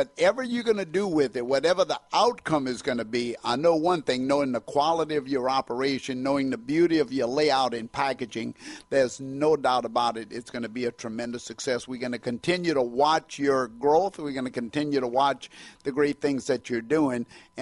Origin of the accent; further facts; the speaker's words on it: Louisiana, United States; We were, in fact, outsiders, even though I was just 70 miles down the road. I was from Cajun country, so I wasn't a New Orleanian